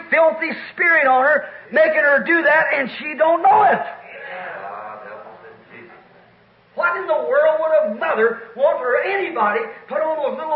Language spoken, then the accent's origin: English; United States; I'm an American, certainly.